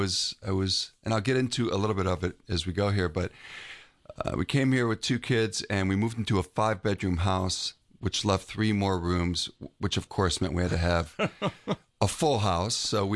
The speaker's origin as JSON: {"language": "English", "town": "Chicago", "region": "Illinois", "country": "United States", "said": "I'm from Chicago, cradle Catholic, only child. Product of divorced parents."}